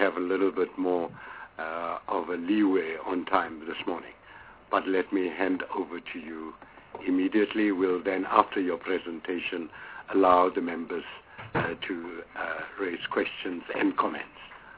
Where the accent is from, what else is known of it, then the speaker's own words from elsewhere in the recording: Eastern Cape, South Africa; Good morning … I'm from the Eastern Cape.